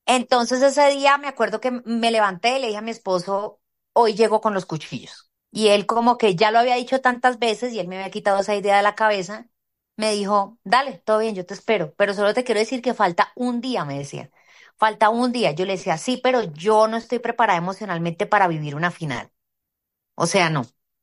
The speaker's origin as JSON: {"language": "Spanish", "town": "Villavicencio", "region": "Meta", "country": "Colombia", "tie": "born or raised there", "said": "de un plato como me lo servirían en mi tierra, en Villavicencio"}